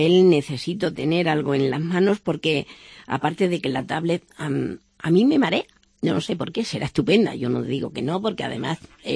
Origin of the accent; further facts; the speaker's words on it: Cáceres, Extremadura, Spain; yo adoro mi tierra, porque ¿quién no quiere a su madre? Mi tierra es mi madre, es Cáceres.